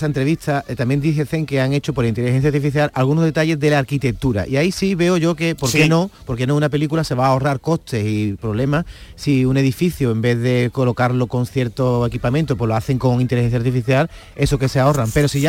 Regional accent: Andalusia, Spain; Y a mí me ha cantado, porque soy andaluz, a lo mejor.

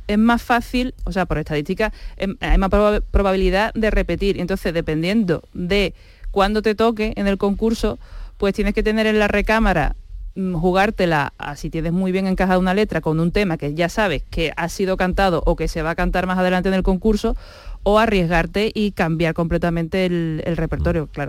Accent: Seville, Andalusia, Spain; yo soy de Sevilla, ¿vale? Yo no soy gaditana

